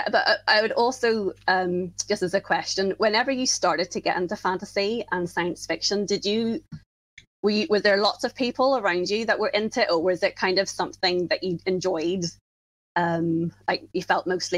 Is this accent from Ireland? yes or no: yes; Ireland; like I grew up in Ireland, and there's so much Irish mythology here